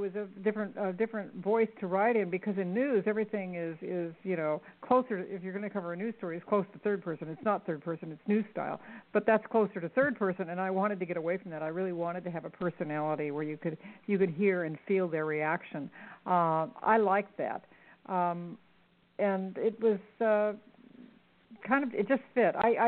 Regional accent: Arizona, United States; I grew up in the Arizona deserts, and I used to watch the Indians weave their blankets.

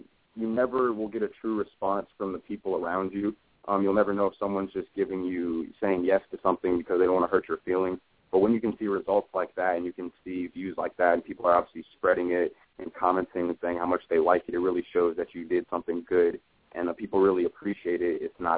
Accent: Illinois, United States; because I'm from Illinois, and there's a big saturation of artists who all rap the same

